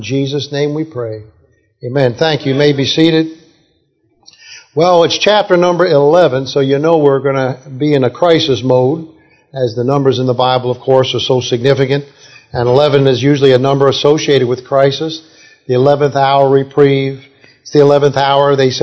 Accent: New York, United States; When I was growing up in New York, little kid in the 1960s, there were two TV shows on competing

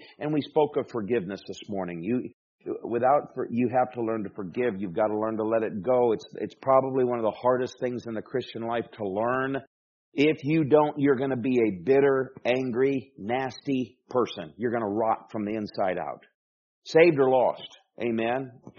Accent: Michigan, United States; Now, I wasn't raised with air conditioning. I was raised in Michigan, which isn't a what you would call a hot state.

